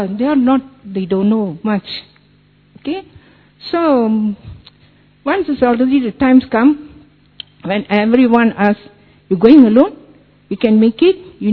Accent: Malaysia; I'm from Malaysia.

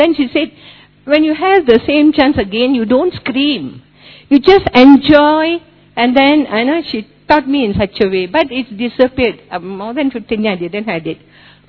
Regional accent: Malaysia; I'm from Malaysia.

